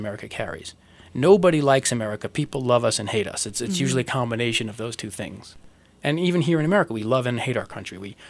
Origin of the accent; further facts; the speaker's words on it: New York, United States; You know, I'm this New Yorker, and we're about money and profit and deals.